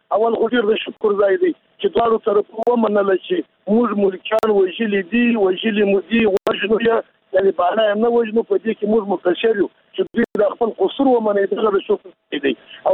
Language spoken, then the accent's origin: Pashto; Afghanistan; خو موږ افغانان یو علت لرو چې شیدو سرو شیدو شوي موږ مستي پکو